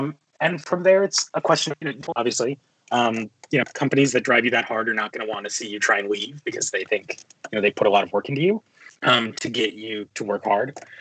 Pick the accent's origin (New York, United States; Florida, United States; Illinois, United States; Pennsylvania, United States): New York, United States; New York City; For all of my being born and raised in New York City, never worked like a real job in the States.